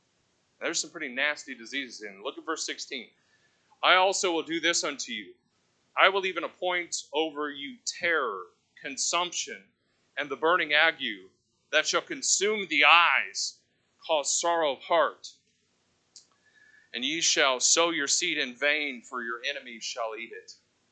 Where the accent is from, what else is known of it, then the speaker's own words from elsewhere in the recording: Indianapolis, Indiana, United States; We come from Indianapolis, about 1.5 million people. Well, that's from our area. We're suburb kids.